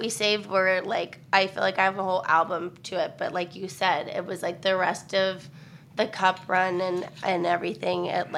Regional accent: Texas, United States; It's easy to remember because I'm from Texas, so.

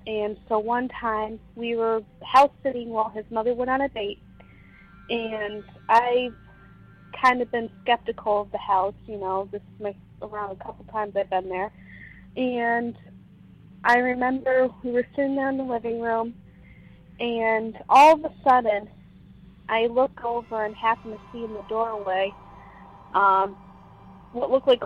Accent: Massachusetts, United States; Hi, so I'm from Massachusetts, and as far as I can remember, you know, growing up where I live, I've always had experiences.

